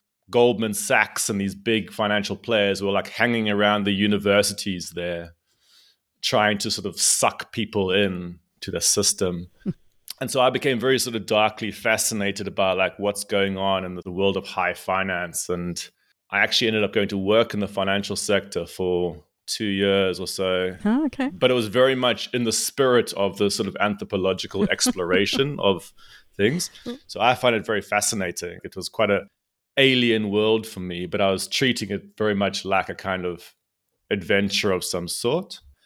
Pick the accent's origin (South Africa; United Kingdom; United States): South Africa; I'm from South Africa. So I grew up the tail end of apartheid in South Africa. So, you know, in a sort of fascist police state, essentially.